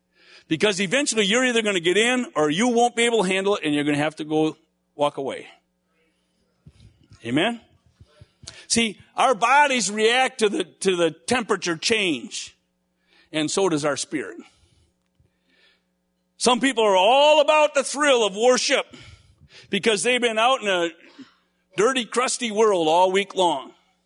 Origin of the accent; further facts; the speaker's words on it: Menasha, Wisconsin, United States; I grew up in Menasha, Wisconsin. Paper mill center of the world when I was growing up.